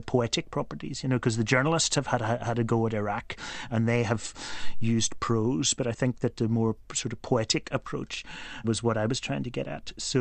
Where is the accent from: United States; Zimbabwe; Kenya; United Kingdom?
United Kingdom; Northern Ireland; This was the 70s when I was growing up. Not a good time for Northern Ireland, it has to be said